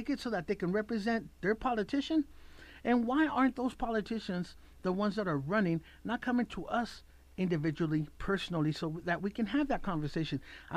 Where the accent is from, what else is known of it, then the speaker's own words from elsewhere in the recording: Mexicali, Baja California, Mexico; now in Reno, United States; I've been in Reno 43 years. Obviously, I've been back and forth from California. I'm originally from Mexicali, La Frontera.